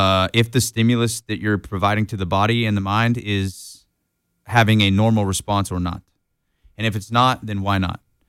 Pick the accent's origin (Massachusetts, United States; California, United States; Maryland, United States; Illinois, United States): California, United States; Willows; I'm from Willows, close, and went to Butte, then went to Chico State.